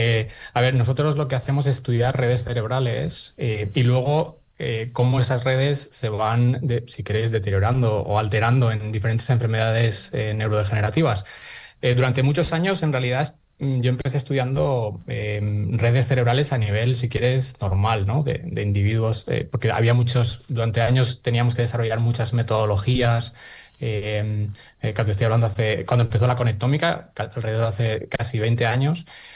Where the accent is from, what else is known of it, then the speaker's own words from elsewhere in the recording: Elche, Valencian Community, Spain; un privilegio recibir el premio desde mi tierra, Elche.